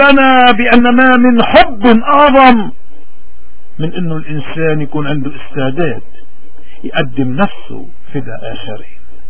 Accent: Lebanon; ومش راح توقف إلا ما نحن كمواطنين لبنانيين نسترجع حريتنا

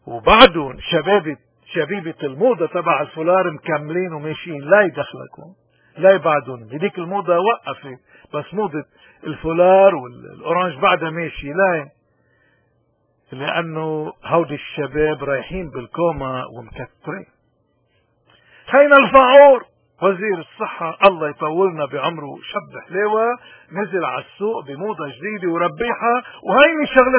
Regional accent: Lebanon; accent: Lebanese; بهالتعليق اللي كتبناه بهيك بلهجتنا اللبنانية اللي ما فيها مخبة

